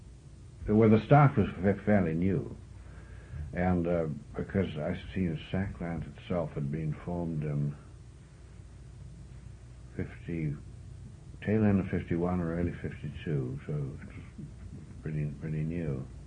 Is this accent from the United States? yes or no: no; Canada; they put me into a billet which turned out to be too sensitive for a Canadian to hold. So I was moved.